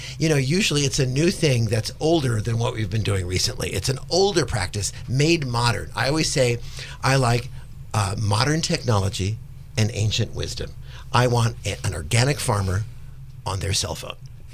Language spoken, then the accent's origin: English; California, United States; growing up in California, everybody was in their own car.